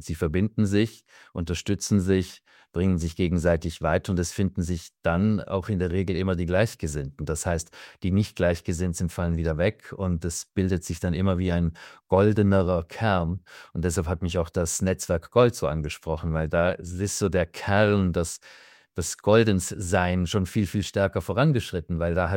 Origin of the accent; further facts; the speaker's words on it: Switzerland; Ich bin Schweizer